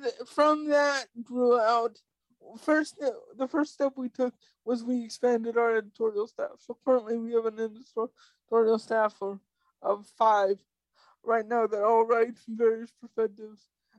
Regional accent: Canada; also born or lived in Atlanta / Minneapolis; I miss my universal healthcare, because being disabled and growing up in Canada, you had really good, really, really good services.

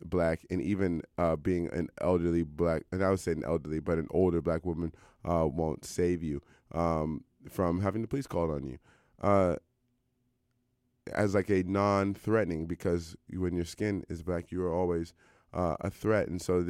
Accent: Washington, District of Columbia, United States; particularly in my hometown, where they've moved the Caribbean Festival from Georgia Avenue to Baltimore, and they've moved the in Georgia Avenue in D.C. to Baltimore

